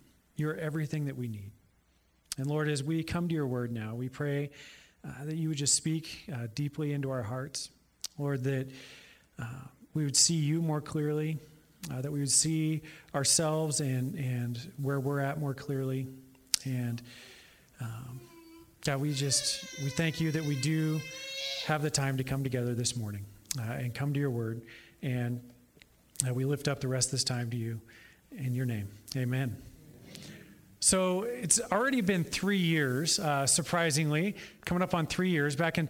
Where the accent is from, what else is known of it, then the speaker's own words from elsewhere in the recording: Placerville, California, United States; also born or lived in San Francisco Bay Area; I grew up mostly here in Placerville. My family moved up from the Bay when I was about 4